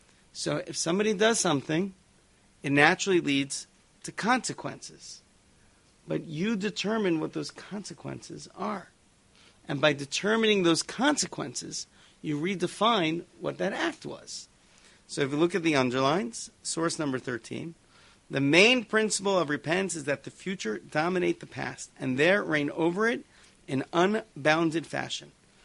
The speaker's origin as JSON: {"language": "English", "town": "New York City", "region": "New York", "country": "United States", "tie": "born or raised there", "said": "I grew up in Forest Hills, Queens. I don't know if you've been to Forest Hills. It's a wonderful place."}